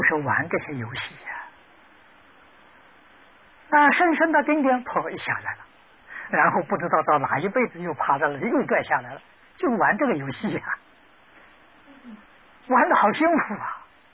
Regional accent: China; 我们中国人有这个理想，没看到人做到。

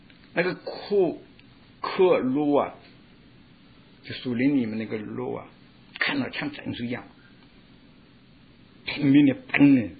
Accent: China; 我们中国人也说过，说过公说公有理，婆说婆有理，媳妇啊站在旁边也有个理。

